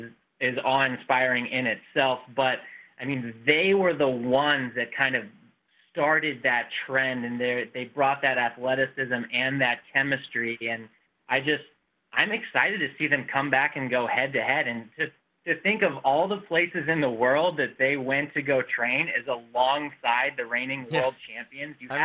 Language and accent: English; Kansas City, United States; one of my idols growing up in the Kansas City area was Aaron Nielsen